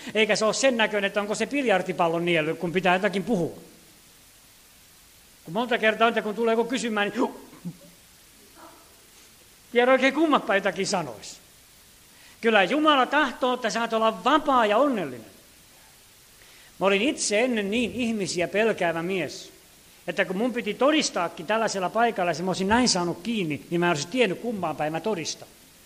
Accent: Laihia, Ostrobothnia, Finland; Pohjanmaalla Laihialta, mistä olen kotoisin

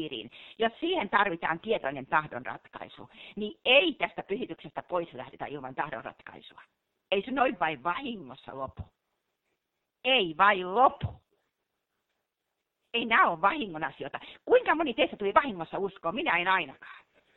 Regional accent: Ostrobothnia, Finland; Mä oon pohjalainen.

